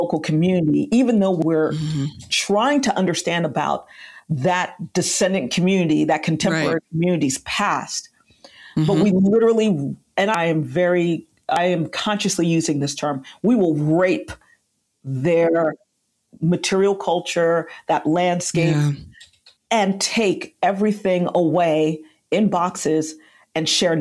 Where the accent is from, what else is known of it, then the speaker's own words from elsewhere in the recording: United States; growing up in the United States, many of us had the unfortunate experience of the educational system having a very limited exploration of slavery